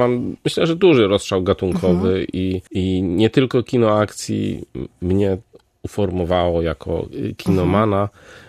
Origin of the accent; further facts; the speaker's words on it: Stargard, West Pomeranian Voivodeship, Poland; bo pochodzę z Stargardu, chodziłem bardzo często